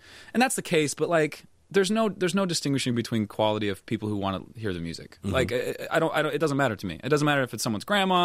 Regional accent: Virginia, United States; it's a park right by where I grew up in Northern Virginia called Great Falls Park.

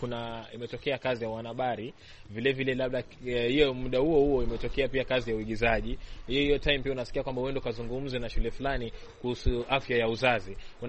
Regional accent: Kisauni, Mombasa County, Kenya; Na ni kweli mimi natoka Kisauni, na pale unapata kwamba vijana wako radicalized

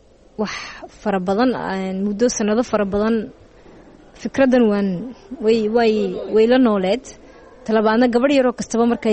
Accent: Djibouti; Markaan weynaadayna de Djibouti

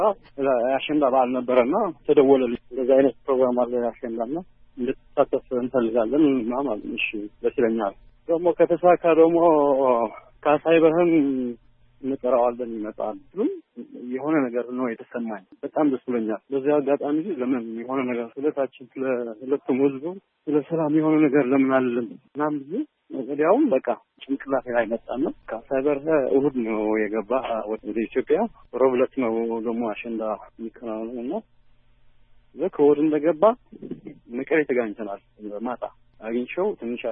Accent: Asmara, Maekel, Eritrea; እኔ አስመራ ተወልጄ ነው ያደግኩት።

